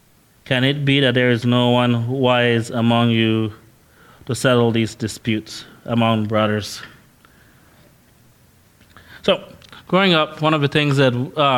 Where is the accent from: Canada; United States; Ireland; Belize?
Belize; also born or lived in Honduras; growing up in Belize, and even when I was in Honduras